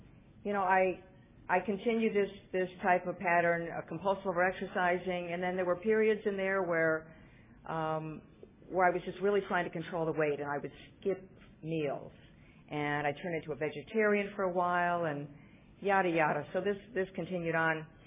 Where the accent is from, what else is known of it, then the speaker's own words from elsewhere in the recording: Chicago, Illinois, United States; also born or lived in Washington, D.C.; I moved back to the East Coast, and I grew up in Chicago, and we moved around a few times, and then I went back east to Washington, D.C.